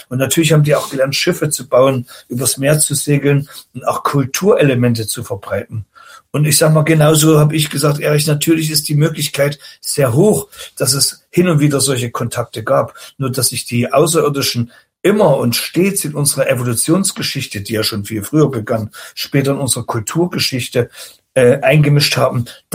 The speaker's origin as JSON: {"language": "German", "region": "Thuringia", "country": "Germany", "said": "als Thüringer."}